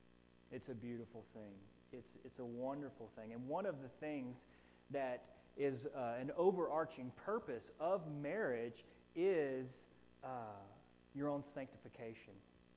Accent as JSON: {"language": "English", "region": "Florida", "country": "United States", "tie": "born or raised there", "said": "And look, I'm born and raised in Florida, so I'm like, I do like every other person in Florida"}